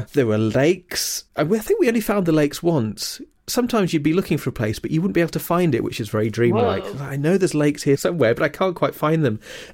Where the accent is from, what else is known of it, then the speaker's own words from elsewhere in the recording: East Midlands, United Kingdom; accent: Lincolnshire; Talking with my little Lincolnshire accent.